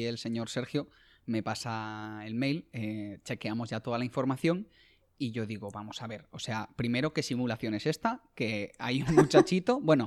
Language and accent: Spanish; Basque Country, Spain; now in Cantabria, Spain; tengo 29 años y soy un vasco adoptado por Cantabria